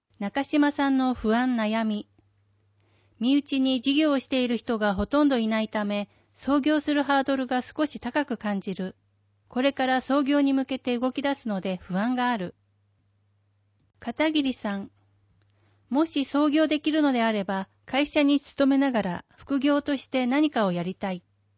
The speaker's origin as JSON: {"language": "Japanese", "town": "Iwamizawa", "region": "Hokkaido", "country": "Japan", "said": "私は岩見沢出身なので地元に貢献したいと思い、岩見沢を選びました。"}